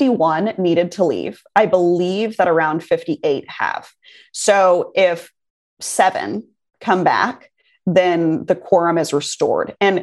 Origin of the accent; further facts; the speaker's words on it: Texas, United States; I grew up in Texas. I love this state. I live here now. I own a house here. I'm going to live here for the rest of my life. Like, I'm Texas through and through.